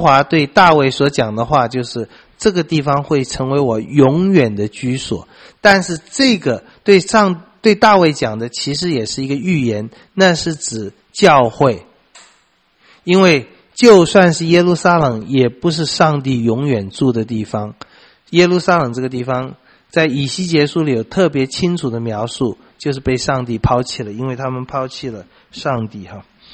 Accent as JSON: {"language": "Chinese", "country": "China", "said": "我们中国人也很喜欢讲那个客居，尤其亡国的时候，离开了家乡客居"}